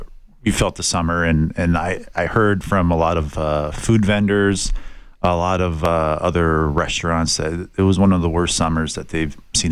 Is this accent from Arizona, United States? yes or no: yes; Tucson, Arizona, United States; I thought I had a high spice tolerance growing up in Tucson